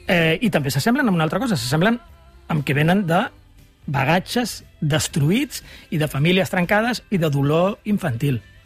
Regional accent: Catalonia, Spain; Jo, d'adolescent, feia servir una jerga particular en el meu poble, que era una jerga, no diria ni tan sols del meu poble ni del Baix Llobregat, era una jerga de tres carrers del meu poble

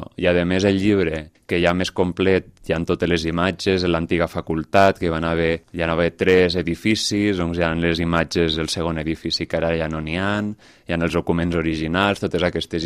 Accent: Lleida, Catalonia, Spain; born there; tot i que jo ja vaig néixer a Lleida

